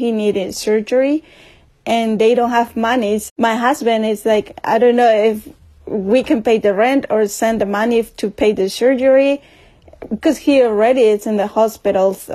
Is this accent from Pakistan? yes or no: no; Mexico; now in Concord, United States; I'm from Mexico, too.